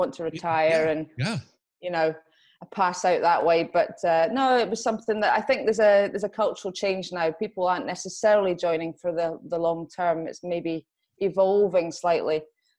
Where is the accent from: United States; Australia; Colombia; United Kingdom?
United Kingdom; Scotland; I'm Scottish. I was born very, very long time ago. My credibility for being involved in the business I'm in now is that I was in the police in Scotland since 2000.